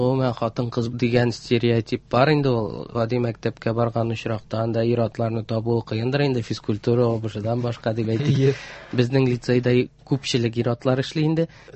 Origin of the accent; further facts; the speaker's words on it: Kazan, Tatarstan, Russia; Әйе, мин Казан егете булып саналам инде, теге Казанда туганмын, Казанда үскәнмен. Минем әтиәни Саба районыныкы